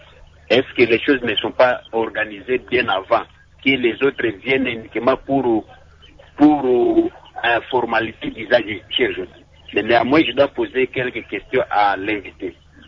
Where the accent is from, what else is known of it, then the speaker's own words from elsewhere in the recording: DR Congo; ici chez nous, à la République démocratique du Congo